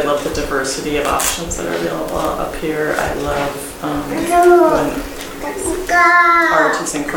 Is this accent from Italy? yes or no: no; Woodinville, Washington, United States; I use she, her pronouns. I'm from Woodinville, Washington.